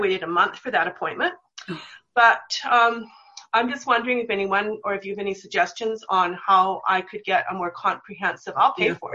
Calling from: British Columbia, Canada; So I'm in British Columbia, right. Canada, and it's really difficult to get labs run here.

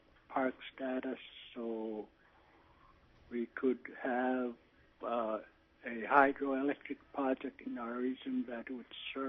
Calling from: Quethluk, Alaska, United States; I'm calling from Quethluck. We're like 20 miles east from Bethel.

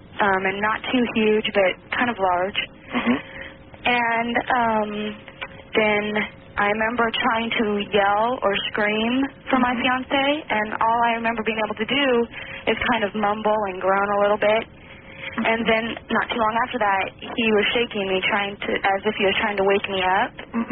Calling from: Portland, Oregon, United States; Portland, Oregon.

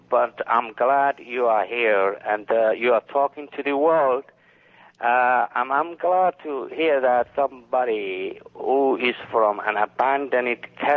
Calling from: Boston, Massachusetts, United States; I'm calling from Boston.

